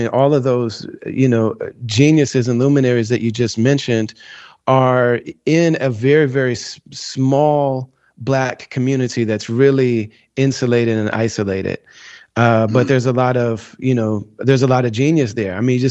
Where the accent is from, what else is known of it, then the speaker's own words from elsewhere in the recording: Midwest, United States; My parents are white, but I grew up in the Midwest. It was very rare to have albinism.